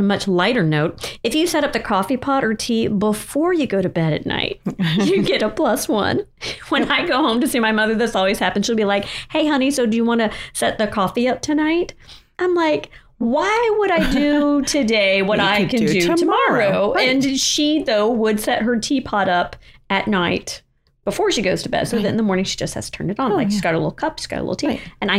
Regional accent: Texas, United States; I'm from Texas and I don't know

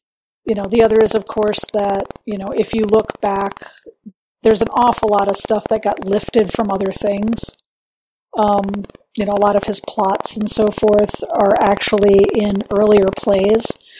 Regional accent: New York City, New York, United States; because I'm from New York City originally, and we used to go to Shakespeare in the Park when I was a kid.

